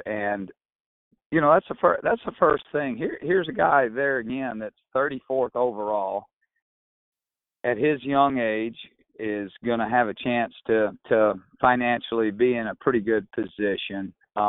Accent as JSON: {"language": "English", "region": "Oklahoma", "country": "United States", "said": "I'm from Oklahoma originally, so you know I like wrestling."}